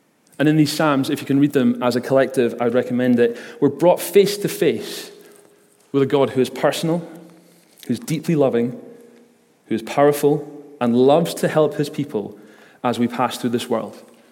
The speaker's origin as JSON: {"language": "English", "town": "Isle of Lewis", "region": "Scotland", "country": "United Kingdom", "said": "I am from the Isle of Lewis, so I've been there for the past couple of weeks over Christmas time, mostly speaking Gaelic to a lot of people that I know up there."}